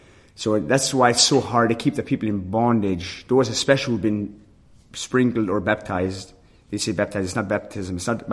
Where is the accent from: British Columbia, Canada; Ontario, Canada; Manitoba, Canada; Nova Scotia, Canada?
Manitoba, Canada; So Manitoba itself, where I'm from Winnipeg. I live in Winnipeg now, but my colony that I was from was in Manitoba. One of them that was like an hour from Winnipeg. So that's where I grew up.